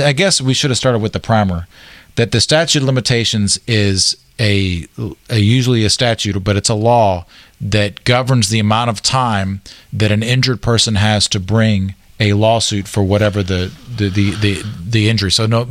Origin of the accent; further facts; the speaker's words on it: Tennessee, United States; I'm from Tennessee, so we eat Mayfield or Purity.